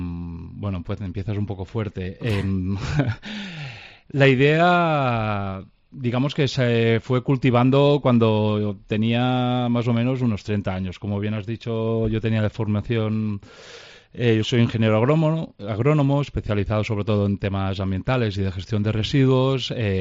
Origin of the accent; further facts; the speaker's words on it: Molins de Rei, Catalonia, Spain; en mi pueblo, en Molins de Rey, allí se me abrió un mundo, ¿no?